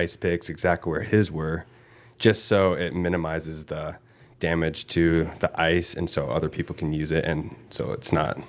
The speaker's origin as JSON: {"language": "English", "town": "Rapid City", "region": "South Dakota", "country": "United States", "said": "I'm from Rapid City."}